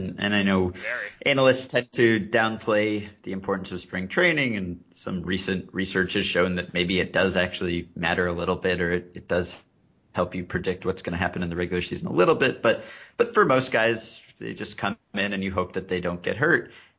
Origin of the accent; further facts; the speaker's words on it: New York, United States; that's probably the best player I've ever seen on a regular basis in person as a New Yorker.